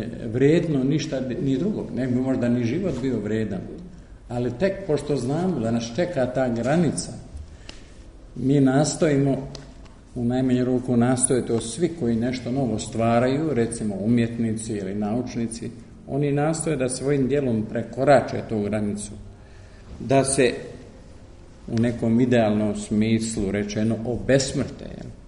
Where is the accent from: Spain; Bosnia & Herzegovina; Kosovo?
Bosnia & Herzegovina; Ja inače potičem iz Skenderovog i Ćopićevog zavičaja, iz okolne planine Grmeće.